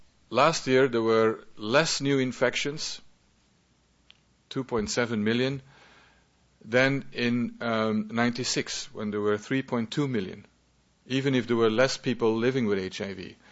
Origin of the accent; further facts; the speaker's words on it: Belgium; English is a second language; very relevant for my country, for I come from Belgium